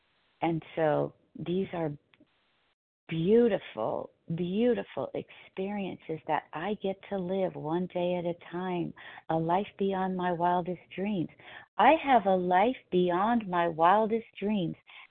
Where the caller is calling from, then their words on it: California, United States; Southern California, Pacific time.